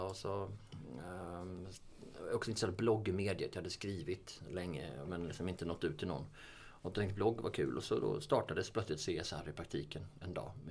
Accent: Lidingö, Stockholm County, Sweden; Och liksom vi bara, nej vi är från Lidingö.

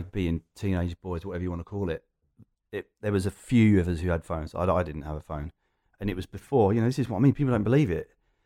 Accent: Loughton, East of England, United Kingdom; I'm an Essex boy, but only

